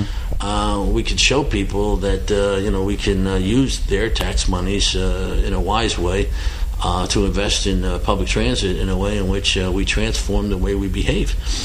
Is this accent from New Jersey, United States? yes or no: no; Philadelphia, Pennsylvania, United States; I grew up back in Philadelphia, Pennsylvania, Jersey, the turnpike.